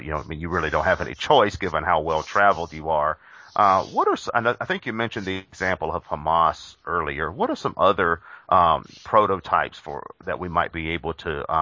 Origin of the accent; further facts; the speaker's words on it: United States; being an American by birth and having lived in the United States for most of my entire life